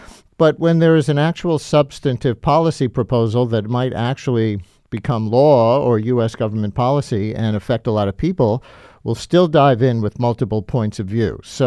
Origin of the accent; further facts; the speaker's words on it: New York, United States; also born or lived in Albany, United States; growing up in New York and living in Albany for 8 years, and then I went to grad school at Ohio State.